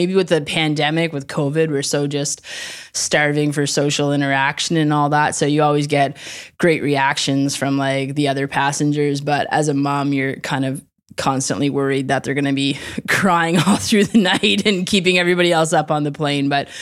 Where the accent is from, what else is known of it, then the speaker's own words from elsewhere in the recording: Nova Scotia, Canada; I grew up in Nova Scotia. It's like a province along the Atlantic coast of Canada